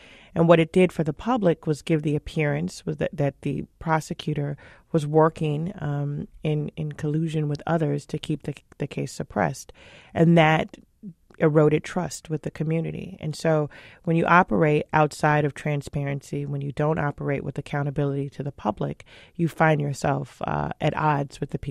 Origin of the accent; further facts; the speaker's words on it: Chicago, Illinois, United States; You know, I grew up here. I grew up in the Cabrini-Green housing projects back in the 70s and 80s when it was one of the most notorious housing projects in the country.